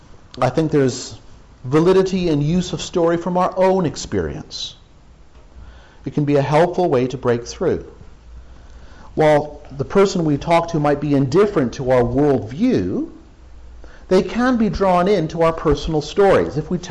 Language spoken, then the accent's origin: English; England, United Kingdom; I mean, if I, as an English person, was lying half dead in a ditch, I'd even accept help from a Scot.